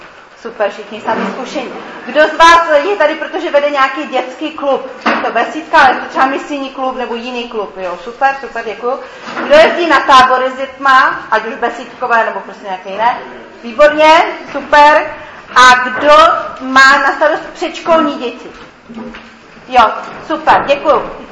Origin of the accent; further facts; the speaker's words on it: Ostrava, Moravian-Silesian Region, Czechia; now in Český Krumlov, Czechia; Jinak jsem původně z Ostravy, teda z ostravského sboru